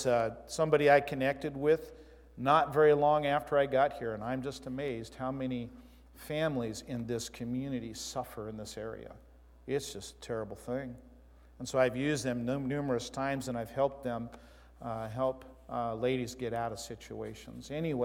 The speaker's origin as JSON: {"language": "English", "region": "Arizona", "country": "United States", "said": "I'm from Arizona."}